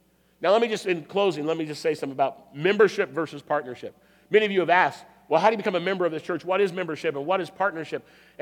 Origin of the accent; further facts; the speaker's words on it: California, United States; we grew up here in California